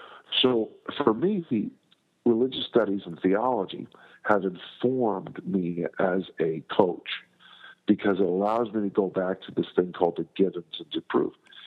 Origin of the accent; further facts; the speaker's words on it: South San Francisco, California, United States; I grew up in South San Francisco when discus throwing was really a big deal.